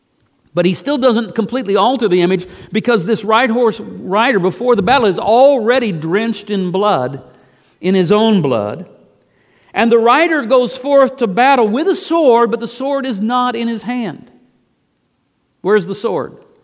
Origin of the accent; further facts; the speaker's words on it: United States; Now, you know, I'm just an American pastor